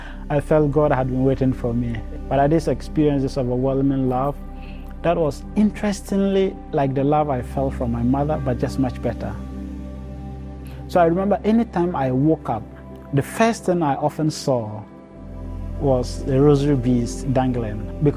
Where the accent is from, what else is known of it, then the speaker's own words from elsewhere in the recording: Ghana; I'm from Ghana. I've been a priest almost 7 years now.